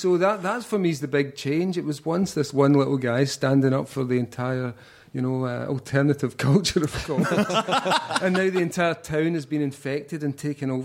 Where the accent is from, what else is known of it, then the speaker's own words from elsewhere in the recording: United Kingdom; first comic book store in Britain was called the Yankee Bookstore. And it was like 9 miles outside my hometown.